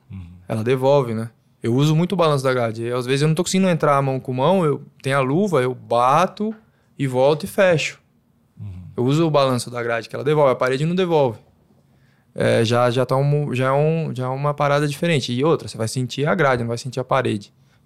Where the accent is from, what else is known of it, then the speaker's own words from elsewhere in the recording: Taubaté, São Paulo, Brazil; eu fui pra São Paulo, saí de Taubaté, uns 2-3 anos de treino, fui pra São Paulo